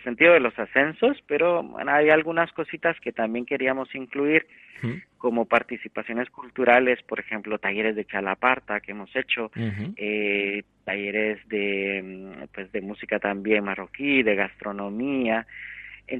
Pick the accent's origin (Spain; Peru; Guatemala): Guatemala; en mi tierra, en Guatemala, también la hay